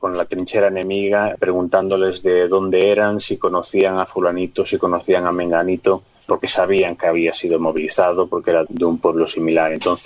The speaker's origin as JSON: {"language": "Spanish", "region": "Galicia", "country": "Spain"}